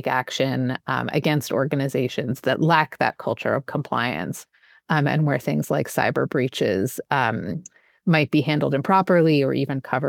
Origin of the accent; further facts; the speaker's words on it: New York, United States; So, for example, in the U.S., here in New York, in my home state